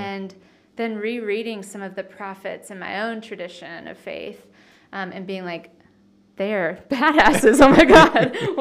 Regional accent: South Carolina, United States; So I grew up in the foothills of South Carolina. We have a small airport, Greenville-Spartanburg.

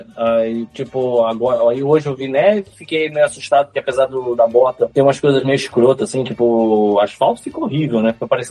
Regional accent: Rio de Janeiro, Brazil; now in Petrópolis, Brazil; Tipo, eu sou do Rio de Janeiro.

